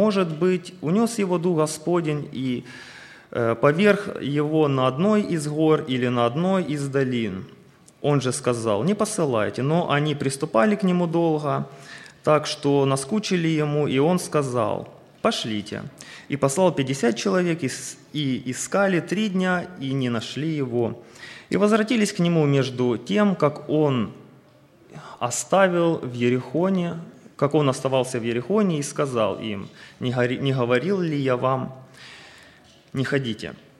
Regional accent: Kharkiv, Kharkiv Oblast, Ukraine; moved away as an adult; now in United States; Я со своей семьей приехал где-то около 5 месяцев назад в Америку. Мы приехали с Украины, из города Харькова.

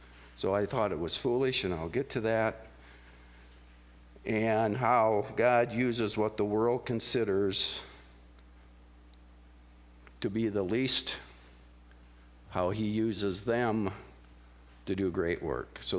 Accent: Iowa, United States; I grew up in Northwest Iowa. I grew up on a farm. Went to church twice on Sunday.

